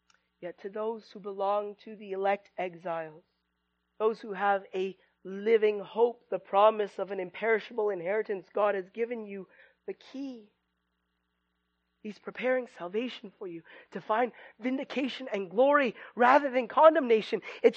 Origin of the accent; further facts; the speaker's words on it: Canada; I'm from Canada. None of you have ever eaten ketchup chips before, likely.